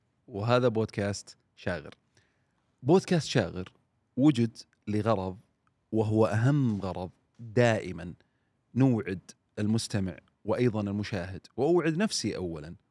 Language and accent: Arabic; Saudi Arabia; من غيرنا نحن كسعوديين يستطيع عمل هذا الشيء